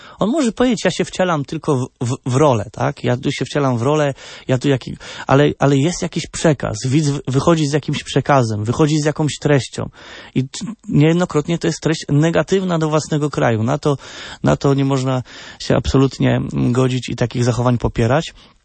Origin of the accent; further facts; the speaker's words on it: Chełmża, Kuyavian-Pomeranian Voivodeship, Poland; A no, jestem z Chełmży, no.